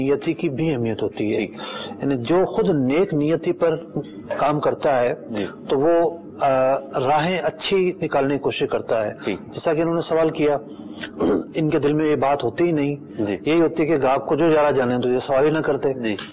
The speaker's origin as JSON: {"language": "Urdu", "town": "Karachi", "region": "Sindh", "country": "Pakistan", "tie": "born or raised there", "said": "اگر میں سندھ میں پلا بڑا نہ ہوتا تو مجھے سمجھ میں نہ آتی, کیونکہ کراچی جیسے شہر میں تو جو ہے وہ اینٹوں کا دور ہی نہیں ہے"}